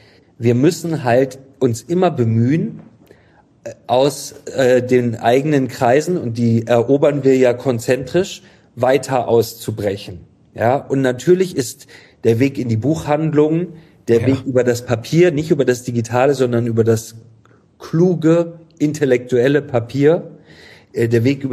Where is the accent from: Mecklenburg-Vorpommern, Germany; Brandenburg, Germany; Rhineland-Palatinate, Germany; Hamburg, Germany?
Hamburg, Germany; als Hamburger und HSV-Fan hasse ich den FC Bayern leidenschaftlich.